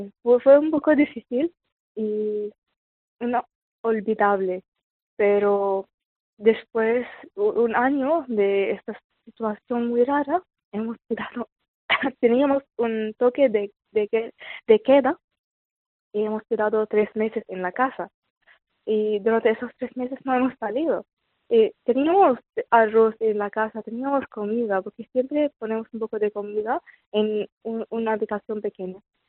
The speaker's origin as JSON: {"language": "Spanish", "town": "Homs", "region": "Homs Governorate", "country": "Syria", "tie": "born or raised there", "second_language": "Spanish", "said": "Es que sí, nací en Homs y vivía toda mi vida allí. Es que soy de un valle, se llama la Valle de los Cristianos, que es cerca de la ciudad Homs, pero vivíamos en la ciudad por la escuela, por todo."}